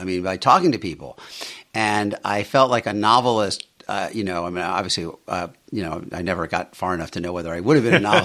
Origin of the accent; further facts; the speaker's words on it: New York City, New York, United States; Yeah, I grew up in Bayside, Queens. My dad was an electrician.